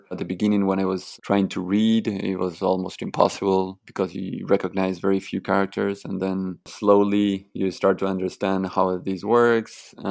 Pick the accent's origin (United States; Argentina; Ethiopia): Argentina; now in Beijing, China; I'm from Argentina and I'm here now in Beijing and I'm speaking Chinese and they are understanding me